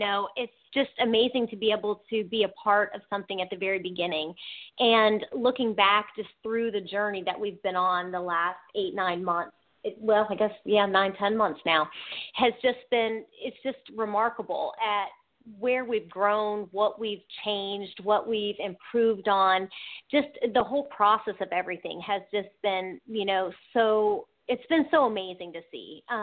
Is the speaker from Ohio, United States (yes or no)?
yes; Ohio, United States; Well, my family, we're from Ohio. I grew up in Ohio